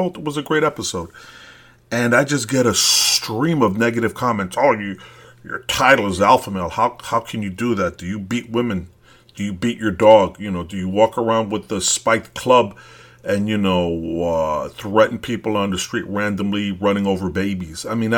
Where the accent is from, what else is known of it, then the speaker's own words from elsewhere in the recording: Brooklyn, New York, United States; moved away as an adult; I am from Brooklyn. I left it when I was 30 years old, so I'm a real Brooklyn dude. I didn't leave Brooklyn when I was 5 years old. I grew up there till 30.